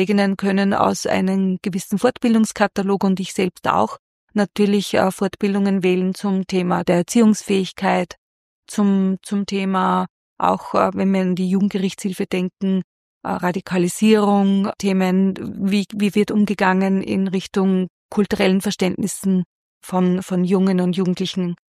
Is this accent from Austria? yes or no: yes; Helfenberg, Upper Austria, Austria; ich bin am Land aufgewachsen, ich komme aus Helfenberg